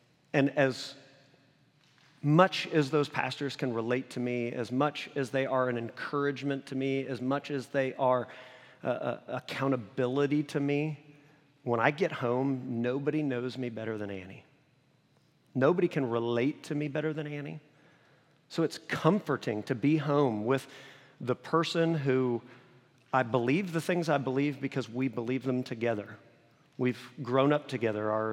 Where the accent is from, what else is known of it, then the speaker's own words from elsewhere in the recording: Midwest, United States; I know growing up in the Midwest, it's kind of odd that I'd never been to Chicago, but I hadn't.